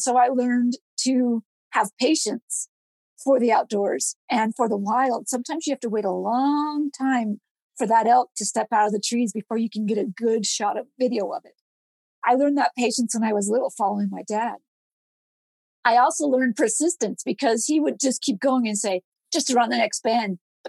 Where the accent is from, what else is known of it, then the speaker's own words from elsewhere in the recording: Salt Lake City, Utah, United States; now in Idaho, United States; But growing up in Salt Lake City, Utah, the outdoors are very important there as well. So I grew up playing in the Wasatch Mountains